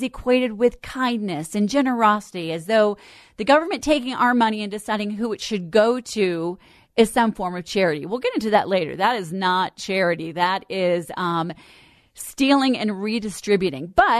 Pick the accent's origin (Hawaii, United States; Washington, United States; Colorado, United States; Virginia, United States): Colorado, United States; Denver; Growing up on Lowry Air Force Base and having the opportunity to kind of grow up in what I would call the lap of liberty, I never knew what I didn't know.